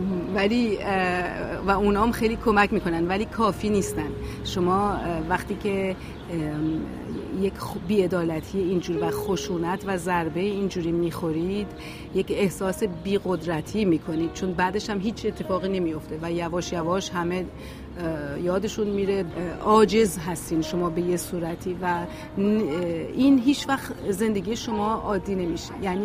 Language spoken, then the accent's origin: Persian; Iran; moved away as an adult; ما از ایران اومدیم با یک چمدون به عنوان دانشجو